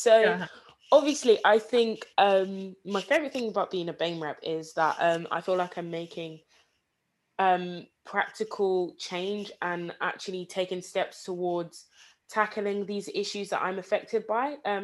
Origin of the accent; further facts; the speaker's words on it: Nigeria; So as I mentioned earlier, I'm Nigerian. Both my parents are Nigerian.